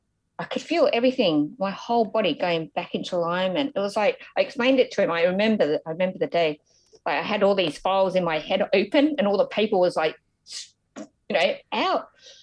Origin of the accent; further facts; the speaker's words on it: Victoria, Australia; because I grew up in Australia, in Victoria